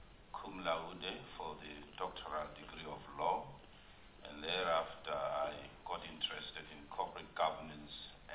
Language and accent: English; South Africa; That is a significant achievement, being a South African in a global space.